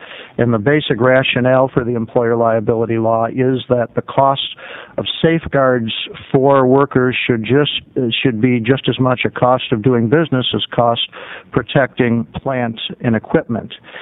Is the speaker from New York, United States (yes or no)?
no; Portland, Oregon, United States; from Portland, Oregon.